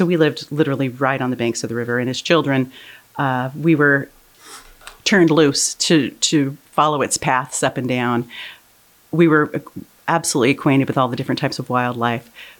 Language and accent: English; Soldotna, Alaska, United States; So I was born in Soldotna. While I didn't choose that, I've made the decision to spend my life here.